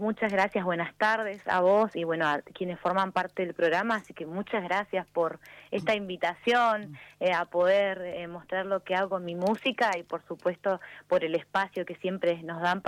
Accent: Patagonia, Argentina; Todo ese amor que siento por mi ciudad natal, por la Patagonia, que es de donde soy yo

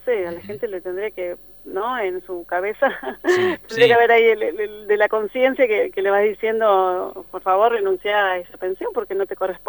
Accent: Bariloche, Río Negro, Argentina; yo soy de Bariloche

